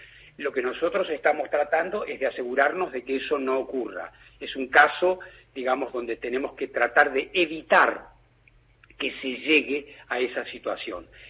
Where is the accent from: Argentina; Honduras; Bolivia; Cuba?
Argentina; soy argentino y bien argentino